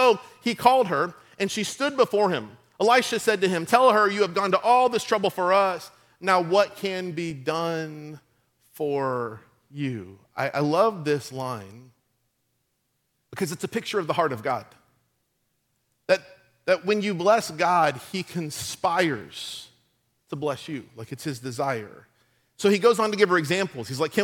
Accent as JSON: {"language": "English", "town": "West Palm Beach", "region": "Florida", "country": "United States", "tie": "born or raised there", "said": "I grew up in West Palm Beach, and West Palm Beach is funny because West Palm Beach is known for its extravagance, its opulence."}